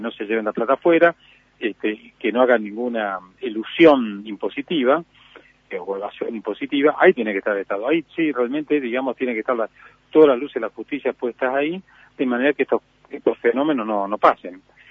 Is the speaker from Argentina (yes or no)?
yes; Argentina; Es decir, como argentino...